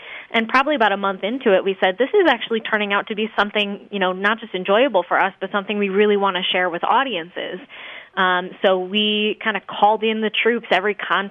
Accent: Cheshire, Connecticut, United States; So I grew up in Cheshire, Connecticut, and ultimately kind of headed back that way after college.

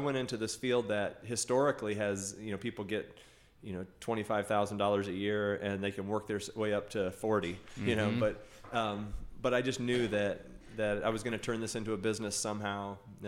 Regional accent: Kansas City, Missouri, United States; now in Rochester, United States; Well, I grew up in Kansas City, had parents that just poured into me, just so thankful for that.

